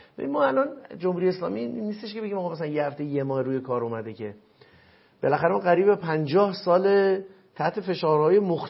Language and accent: Persian; Iran; البته من به عنوان یه ایرانی مطالبه گرم واقعا،